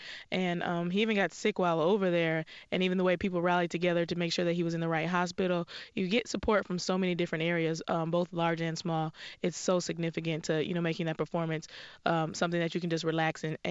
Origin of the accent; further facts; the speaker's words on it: Rochester, Pennsylvania, United States; Pennsylvania. Yeah, but I'm from Rochester, Pennsylvania.